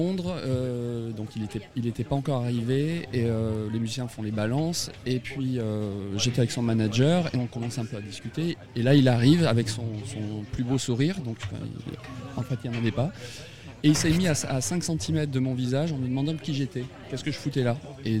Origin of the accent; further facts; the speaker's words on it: Bordeaux, Nouvelle-Aquitaine, France; Alors je dis je viens de Bordeaux.